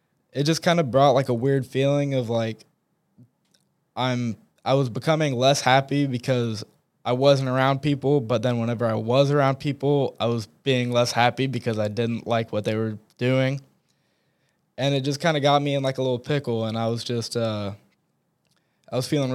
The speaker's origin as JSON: {"language": "English", "town": "Sullivan", "region": "Indiana", "country": "United States", "tie": "born or raised there", "said": "we have this thing called the Corn Festival, which I mean is a great thing for the Midwest, but that's like the trademark for our town."}